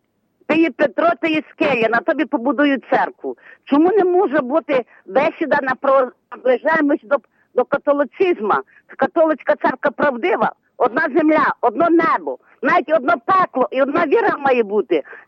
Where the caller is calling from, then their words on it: Lviv Oblast, Ukraine; Я з Львівщини дзвоню.